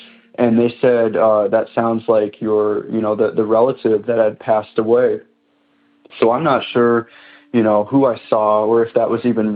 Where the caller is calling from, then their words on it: Ontario, Canada; I'm calling from Ontario, Canada.